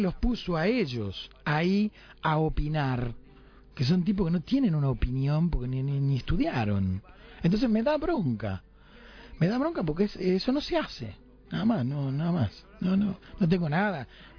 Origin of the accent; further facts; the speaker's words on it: Uruguay; No me doy cuenta, tengo que hacer fuerza porque me lo dicen que sos uruguayo, ¿entendés?